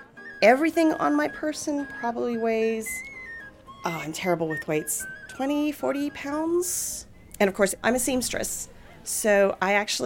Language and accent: English; Charlotte, North Carolina, United States; now in Atlanta, United States; I work in Atlanta, not here in Charlotte, but I'm originally from Charlotte, so I have a lot of family here